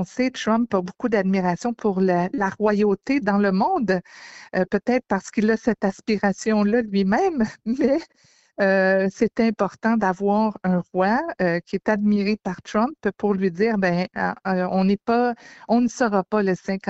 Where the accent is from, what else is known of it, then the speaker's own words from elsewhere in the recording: Canada; On a une histoire, on a des traditions, on est Canadien, on n'est pas Américain.